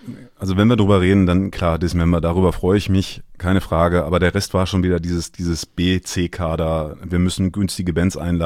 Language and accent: German; Dinslaken, North Rhine-Westphalia, Germany; der kommt aus Dienstlaken, das ist meine Heimatstadt.